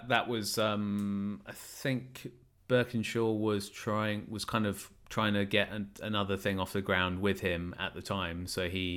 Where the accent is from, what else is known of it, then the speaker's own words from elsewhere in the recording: United Kingdom; kind of being a Brit, you know, there's a lot of credits, you know, that I recognize.